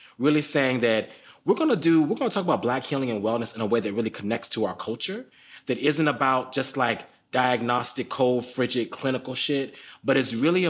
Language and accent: English; Florida, United States; I grew up in South Florida, you know, in families and in communities that were struggling with a lot of different things.